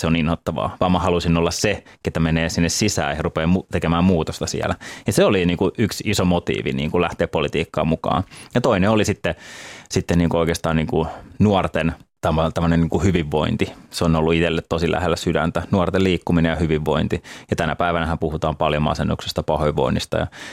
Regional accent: Helsinki, Uusimaa, Finland; Mä olin stadilainen niin kuin identiteetiltäni niin sanotusti.

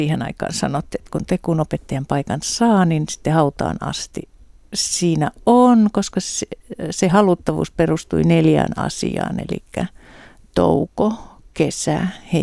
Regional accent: Savo, Finland; kun mä oon savolainen, niin savolaisenhan pitää saada niin kuin puhua itsestänsä ja kehua itsensä

